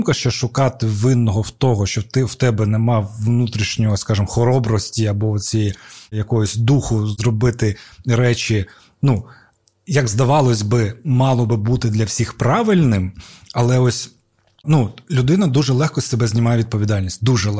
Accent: Crimea, Ukraine; А я ще кримський татарин в Україні.

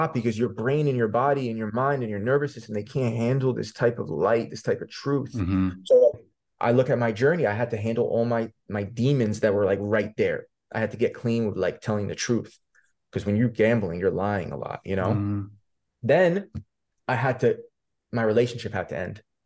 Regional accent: New York, United States; I grew up in New York, so it's happening there.

